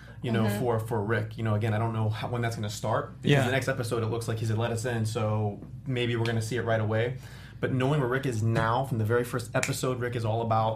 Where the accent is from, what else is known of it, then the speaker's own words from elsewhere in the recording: Atlanta, Georgia, United States; I'm from Atlanta. I went to high school in Atlanta, Forsyth County.